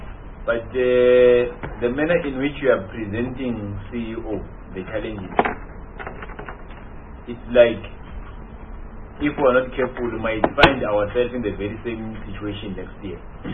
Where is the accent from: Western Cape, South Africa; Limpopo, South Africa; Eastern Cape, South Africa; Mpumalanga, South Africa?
Mpumalanga, South Africa; I'm from Mpumalanga.